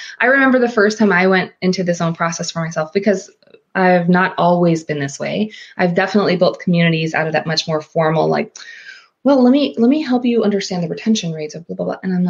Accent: Philippines; I grew up in the Philippines.

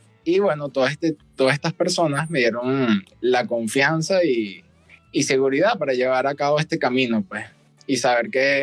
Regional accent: Barquisimeto, Lara, Venezuela; also born or lived in Caracas; Nací en Caracas, Venezuela, en la zona de San Martín. Me crié parte de mi infancia y adolescencia en Barquisimeto, Estado Lara.

